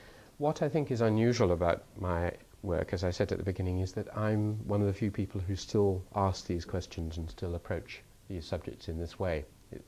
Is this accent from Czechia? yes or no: yes; Czechia; I was brought up in Czechoslovakia. I have many friends in Eastern Europe, and it's not to be taken for granted.